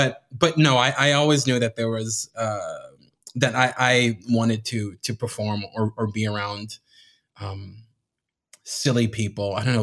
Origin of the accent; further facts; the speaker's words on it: Miami, Florida, United States; I was born and raised in Miami.